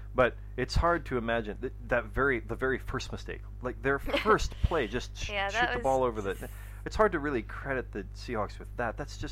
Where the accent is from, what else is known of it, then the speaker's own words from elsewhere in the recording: Barcelona, Catalonia, Spain; I'm from Barcelona.